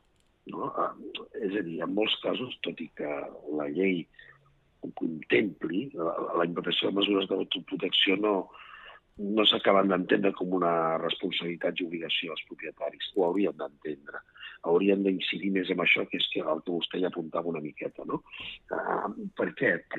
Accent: Catalonia, Spain; jo soc de la Garrotxa

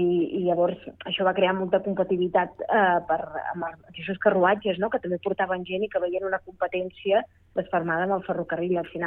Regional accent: Figueres, Catalonia, Spain; jo soc de l'Alt Empordà i soc de Figueres

